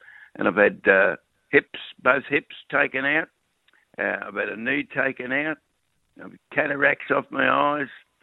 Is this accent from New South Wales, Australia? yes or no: no; Richmond, Victoria, Australia; I was born, bred, educated. I married the girl that lived opposite me in Richmond, in Lennox Street, Richmond.